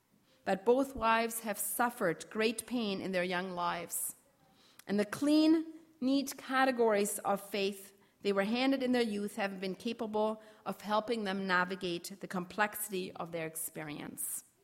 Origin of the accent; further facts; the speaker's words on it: Germany; I think my growing up in Europe actually has shaped me more.